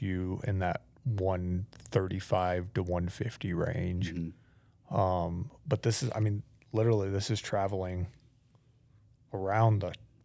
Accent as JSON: {"language": "English", "region": "Florida", "country": "United States", "tie": "born or raised there", "also_born_or_lived": "Georgia", "said": "I mean, I grew up in Florida and hunted Florida all my life."}